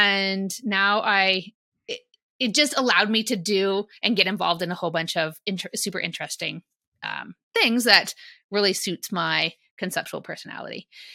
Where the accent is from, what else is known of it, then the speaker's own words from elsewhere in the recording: Calgary, Alberta, Canada; So I am a born and raised Calgarian, and there are not very many of us. Most people in Calgary these days seem to be imports